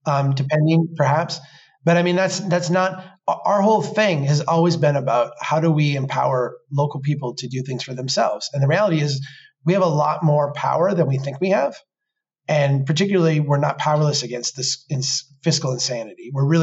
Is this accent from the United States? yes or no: yes; Minnesota, United States; I'm from Minnesota. I remember when we got our basketball team when I was a young kid.